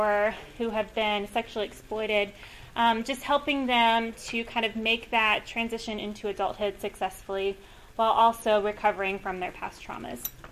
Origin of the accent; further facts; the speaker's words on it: Tennessee, United States; this is Tanya. And we come from opposite sides of the states. So I'm from Tennessee, and she's from Utah.